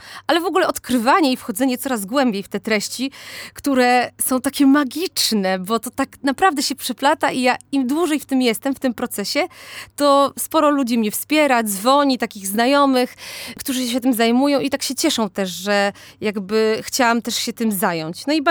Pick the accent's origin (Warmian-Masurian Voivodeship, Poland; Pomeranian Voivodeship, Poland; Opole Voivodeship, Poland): Opole Voivodeship, Poland; Komprachcice; accent: Silesian; Od zawsze mówiłam po śląsku, chociaż muszę powiedzieć, że tej gwary no, w tym naszym pokoleniu używamy bardzo mało, tym bardziej, że ja też się wychowałam w Komprachcicach i my w Komprachcicach absolutnie tej gwary się nie używa tak dużo na co dzień.